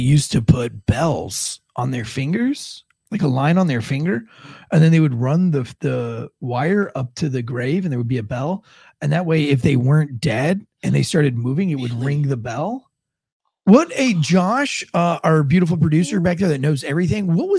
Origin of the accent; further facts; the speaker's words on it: St. Augustine, Florida, United States; I did some deep diving because I'm from St. Augustine, Florida.